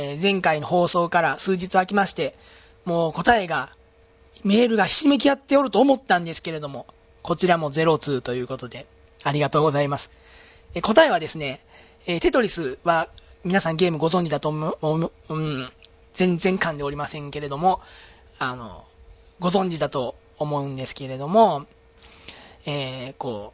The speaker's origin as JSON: {"language": "Japanese", "region": "Mie", "country": "Japan", "said": "このカンピンタンはなかなか僕はもう世界共通語だと思っておったんですけれども、どうやら三重県だけということで"}